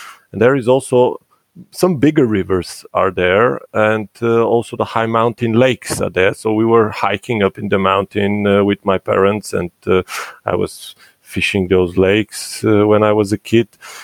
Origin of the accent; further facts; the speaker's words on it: Sofia, Sofia City, Bulgaria; I'm born and I grew up in Sofia, but I was very lucky that my parents are not from Sofia, and they live in different parts of Bulgaria